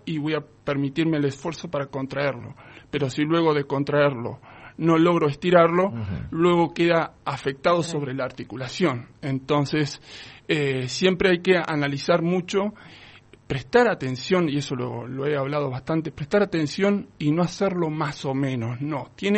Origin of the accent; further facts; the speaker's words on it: General Alvear, Mendoza, Argentina; Bueno, mira, yo soy de General Alvear, ajá, Mendoza.